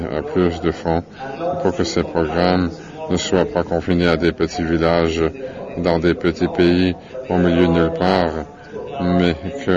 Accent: Eswatini; Je suis Swazi. Je suis né au Swaziland. J'habite au Swaziland.

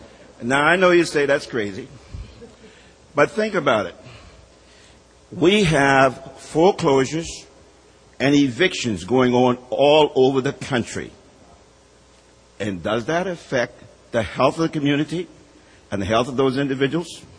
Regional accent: California, United States; from California.

